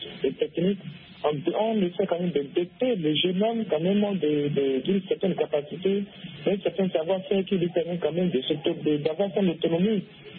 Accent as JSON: {"language": "French", "country": "Benin", "said": "et chez nous au Bénin ici."}